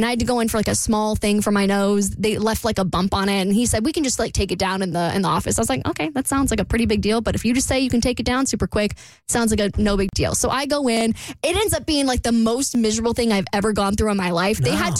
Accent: Jacksonville, Florida, United States; I know I don't live in Jax, but it's my hometown.

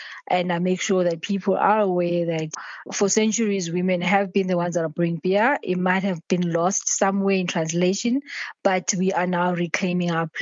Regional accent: South Africa; So I come from the Tolo clan in South Africa.

